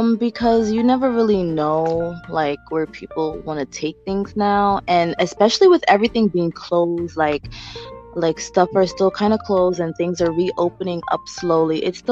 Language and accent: English; New York City, New York, United States; Well, I am from the Bronx, New York. I'm born and raised in the Bronx. I was actually born in Albert Einstein Hospital, so I am from the Bronx all my life.